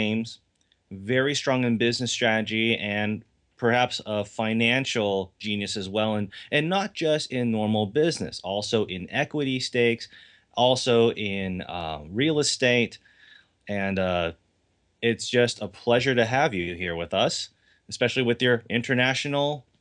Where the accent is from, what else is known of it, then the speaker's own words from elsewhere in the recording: United States; born there; because my background being an American-born Chinese, that ABC, also with a little bit of a Taiwanese flair